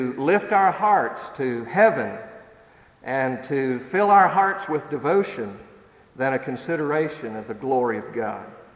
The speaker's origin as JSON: {"language": "English", "region": "Tennessee", "country": "United States", "said": "I am from Tennessee originally, and it's not that I just don't like Alabama and their football team."}